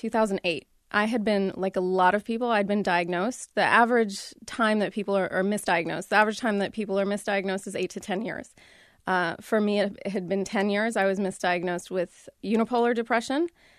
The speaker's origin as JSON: {"language": "English", "town": "Dayton", "region": "Ohio", "country": "United States", "tie": "born or raised there", "said": "Well, I grew up in Dayton, Ohio, and I will give credit to the people there in general. Ohioans are pretty smart."}